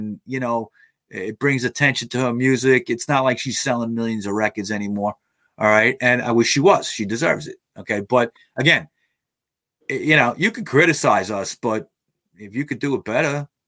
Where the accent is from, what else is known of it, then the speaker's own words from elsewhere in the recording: New York, United States; I'm a New Yorker, I'm blue collar, I'm self-educated, but I don't know German that good.